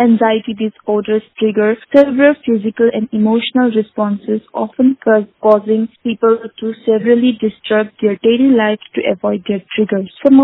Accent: Rajasthan, India; I am a teacher from Rajasthan.

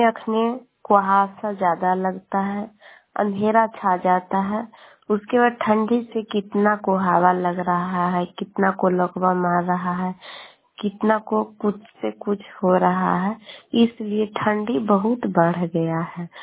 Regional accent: Bihar, India; मेरा घर ग्वासा शेखपुरा है, पटना जिला के रहने वाली हूँ।

